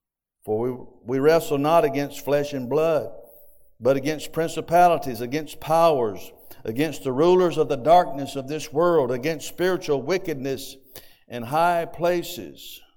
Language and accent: English; England, United Kingdom; I'm an Englishman, but I still like sauerkraut.